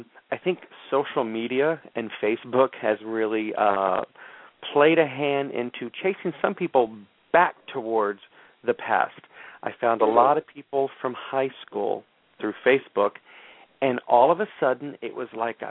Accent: Texas, United States; moved away as an adult; now in New York, United States; I moved to New York when I was 18 from Texas. Grew up in a very religious family, Southern Baptist boy in Texas.

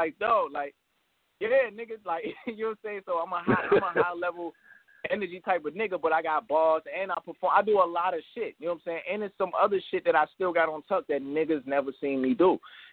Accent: Maryland, United States; But coming from We Go Hard to URL wasn't a big difference because I'm coming from Maryland.

